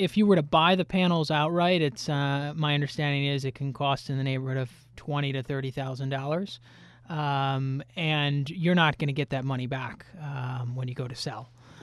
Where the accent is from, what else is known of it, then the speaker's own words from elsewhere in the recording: Binghamton, New York, United States; I grew up in upstate New York, and I grew up in Binghamton, and we saw a lot of jobs leave the upstate New York in the 80s and the 90s.